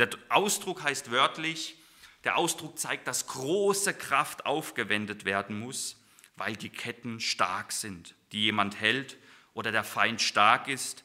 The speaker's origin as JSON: {"language": "German", "town": "Freiburg", "region": "Baden-Württemberg", "country": "Germany", "lives_now": "Koblenz, Germany", "said": "Sie kommt ja aus Freiburg, oder wir kommen aus Freiburg. Ich bin ja in Koblenz da oben."}